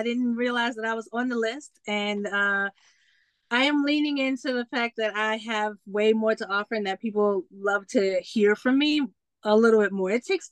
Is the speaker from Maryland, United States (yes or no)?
yes; Baltimore, Maryland, United States; also born or lived in Richmond, Virginia / Massachusetts; That I am from Baltimore. I claim Baltimore as home. I have grown up in Richmond, Virginia as well. I was born in Massachusetts.